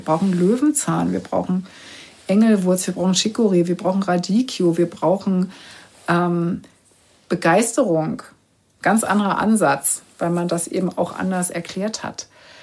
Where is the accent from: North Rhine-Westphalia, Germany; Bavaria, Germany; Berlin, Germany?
Berlin, Germany; ich komme ja nur aus Berlin